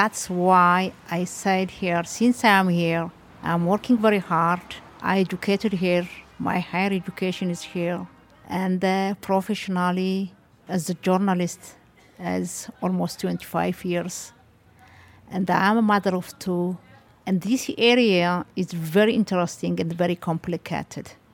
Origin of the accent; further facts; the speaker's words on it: Ethiopia; English is a second language; moved away; You know, I came from Ethiopia and the third world country.